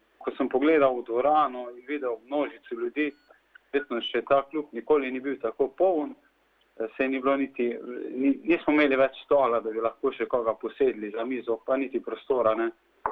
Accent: Carinthia, Slovenia; Prihajam iz Koroške

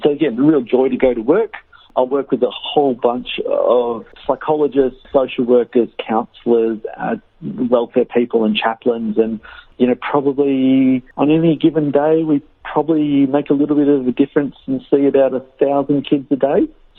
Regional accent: Bitola, Pelagonia, North Macedonia; moved away; also born or lived in Cambodia / East Timor / Turkey / France; So we come from Bithola, or from Bukova, the town above Bithola.

